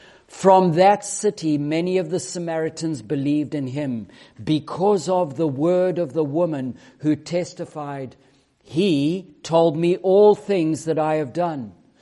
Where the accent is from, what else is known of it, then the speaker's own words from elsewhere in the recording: Zimbabwe; As a farmer's boy growing up in Zimbabwe, I can tell you, having grown winter wheat and all of those other things.